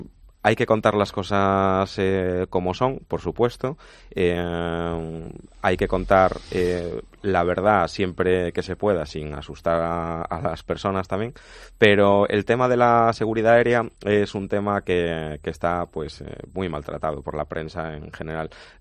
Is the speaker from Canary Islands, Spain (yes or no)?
no; A Coruña, Galicia, Spain; cuando era también alumno piloto allí en Galicia, porque yo soy de La Coruña.